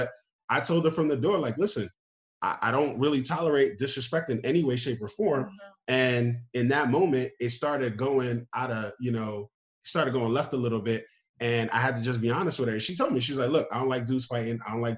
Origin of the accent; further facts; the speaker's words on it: New York, United States; And again, I'm from New York.